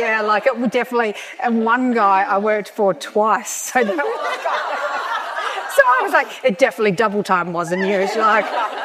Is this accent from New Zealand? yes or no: yes; New Zealand; because I'm a Kiwi, so that's what comes out of my mouth. I blame my heritage